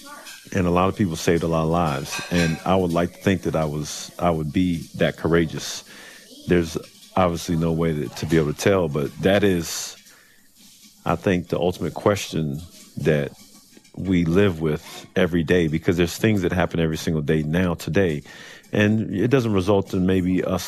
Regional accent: Germany; also born or lived in England; an Air Force brat. My dad was a metals technician in the Air Force. And so I lived, grew up in Germany. I grew up in England.

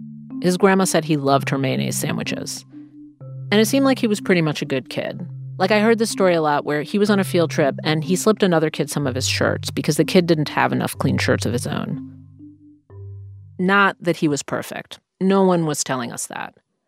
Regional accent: Jamaica, New York, United States; I grew up in Jamaica, Queens in the mean 80s.

